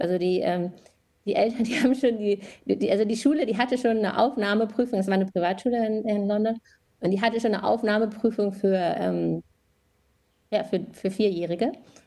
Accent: Wolfenbüttel, Lower Saxony, Germany; born there; Ich bin in Wolfenbüttel geboren, das ist eine kleine Stadt in der Nähe von Braunschweig, und Braunschweig ist in der Nähe von Hannover. Und sozusagen ganz typisches deutsches Kleinstadtleben

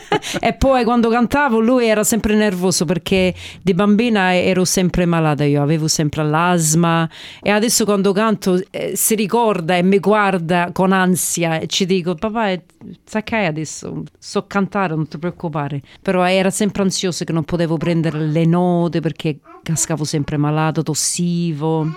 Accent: Perth, Western Australia, Australia; Italian is a second language; now in Sydney, Australia; Io vengo da Perth e sono venuto qui a Sydney per essere parte del concorso Australian Idol.

